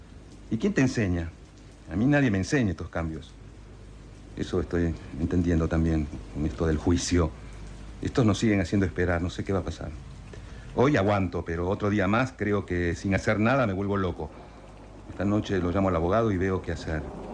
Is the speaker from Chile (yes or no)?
no; Argentina; Hermano, somos todos argentinos, che.